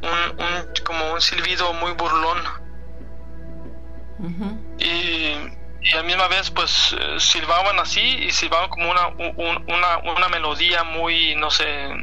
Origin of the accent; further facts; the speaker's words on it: Michoacán, Mexico; now in Los Angeles, United States; Originario de Michoacán.